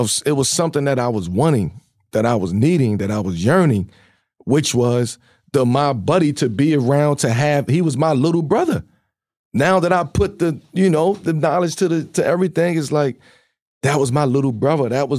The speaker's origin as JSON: {"language": "English", "town": "Baltimore", "region": "Maryland", "country": "United States", "tie": "born or raised there", "said": "not having my dad around at two and growing up in Baltimore, Red Hook."}